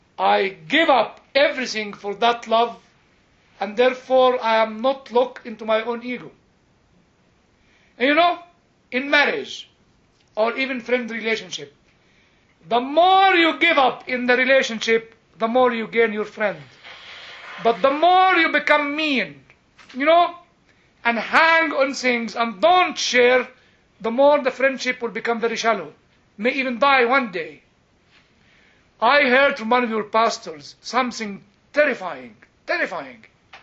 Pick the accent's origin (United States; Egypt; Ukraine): Egypt; since I come from Egypt, am I a terrorist